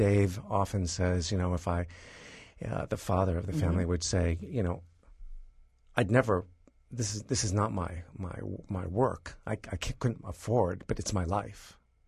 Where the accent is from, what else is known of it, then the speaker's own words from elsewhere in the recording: Columbus, Ohio, United States; I grew up in Columbus.